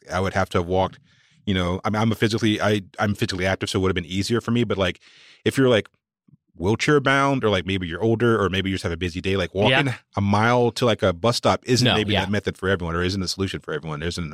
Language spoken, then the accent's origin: English; Walnut Cove, North Carolina, United States; So from my hometown is a place called Walnut Cove, North Carolina, and there was a bunch of strodes, very, very rural place